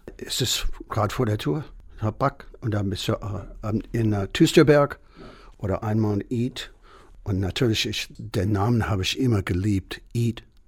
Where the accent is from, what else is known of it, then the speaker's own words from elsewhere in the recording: United States; German is a second language; für mich als Amerikaner, das ist ja Wahnsinn.